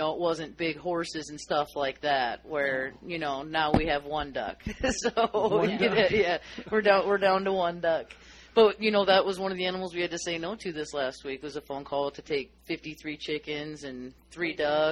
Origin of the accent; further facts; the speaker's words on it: Minnesota, United States; I grew up in Minnesota, so a barn has walls where this does not, you know.